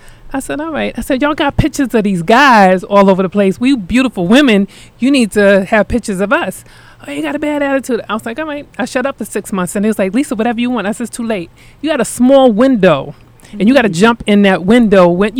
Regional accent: Queens, New York, United States; So I was like, come on, I'll take you uptown. And I'm from Queens.

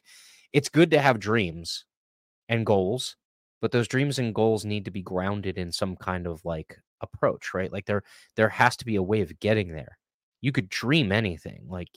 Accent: New Jersey, United States; interestingly enough, you know, New Jersey saw net inflows from, you know, the COVID pandemic. And, you know, my home state has seen property prices hold up.

